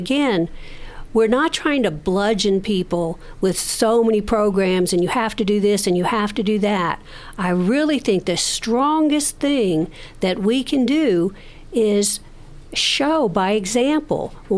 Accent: Deep South, United States; I never ate Swiss chard. I grew up in the Deep South. I knew what turnip greens and mustard greens were.

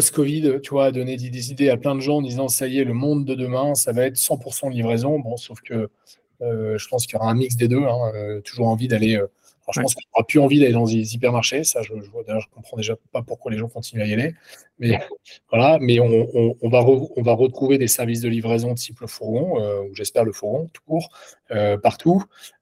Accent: Lille, Hauts-de-France, France; parce qu'on est lillois à la base

